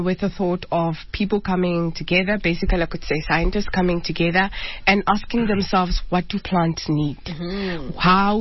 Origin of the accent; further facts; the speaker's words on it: Soweto, Gauteng, South Africa; also born or lived in Vaal; When I was young, I was born and bred in Soweto. So then, when I started my high school, we moved into the Vaal.